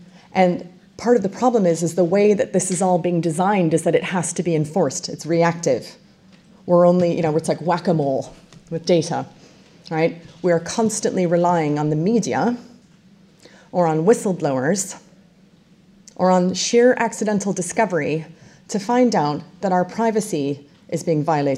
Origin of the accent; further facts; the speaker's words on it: United States; now in United Kingdom; because I grew up in the United States and I've moved here and I'm watching the American eyeballing of the NHS with great interest because I've lived it.